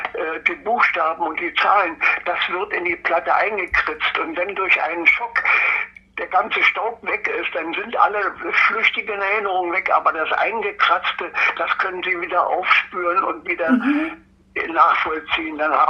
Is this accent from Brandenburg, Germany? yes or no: yes; Templin, Brandenburg, Germany; born there; Ja, ich geboren bin ich in Templin in Uckermark, da wo Angela Merkel zu Hause ist.